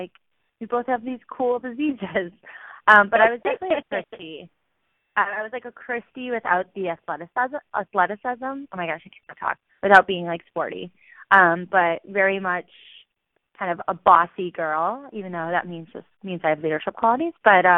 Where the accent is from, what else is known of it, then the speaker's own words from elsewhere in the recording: Wisconsin, United States; So I grew up in Wisconsin, in a small town about 45 minutes north of Milwaukee.